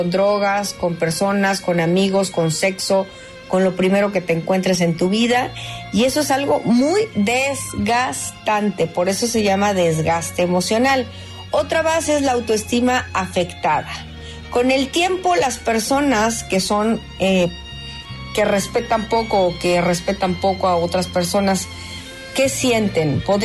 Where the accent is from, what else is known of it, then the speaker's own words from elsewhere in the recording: Mexico; todavía apelo al buen sentido y al sentido común de la humanidad y sobre todo de los mexicanos, como latinos somos gente buena